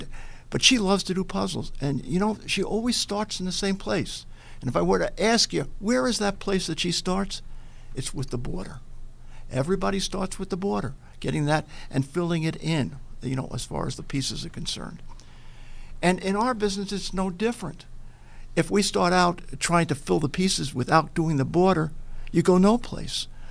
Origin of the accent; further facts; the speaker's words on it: Little Neck, New York, United States; now in Buffalo, United States; Yeah, I'm not from Buffalo. No. I grew up in Long Island in Little Neck.